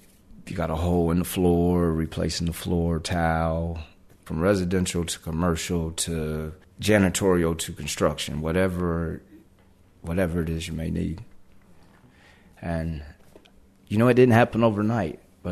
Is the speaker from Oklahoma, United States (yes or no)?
no; Troy, Ohio, United States; And I'm originally from Troy, Ohio, Miami County.